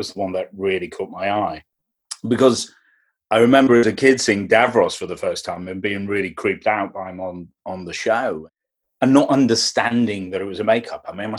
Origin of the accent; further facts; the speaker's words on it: Liverpool, North West England, United Kingdom; I grew up in Liverpool.